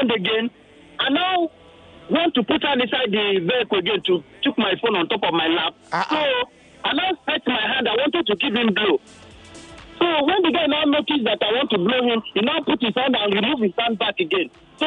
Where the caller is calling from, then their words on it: Ikeja, Lagos, Nigeria; I'm calling from Ikeja.